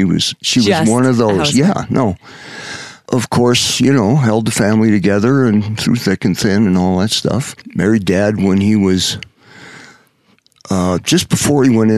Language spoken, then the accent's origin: English; Minnesota, United States; accent: Minnesota; So we moved from there to Minnesota, which is great.